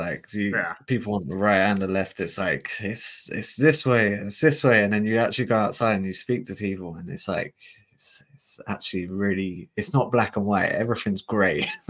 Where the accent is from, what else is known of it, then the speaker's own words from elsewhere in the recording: London, United Kingdom; I grew up in London, and there's not a lot of white folk in London. So it's like I grew up in a big diversity.